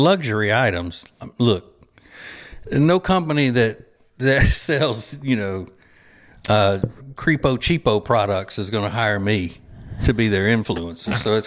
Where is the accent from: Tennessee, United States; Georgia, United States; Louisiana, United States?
Louisiana, United States; Or as they say in parts of my home state of Louisiana, Wilson.